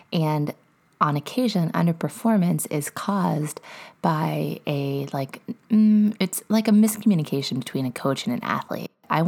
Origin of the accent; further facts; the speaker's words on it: Texas, United States; And yes, I am a Texan.